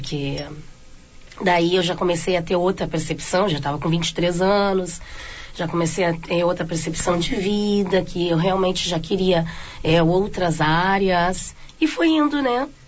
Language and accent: Portuguese; Porto Alegre, Rio Grande do Sul, Brazil; eu nasci aqui, né, Alan? Sou gaúcha, mulher preta, gaúcha, com muito orgulho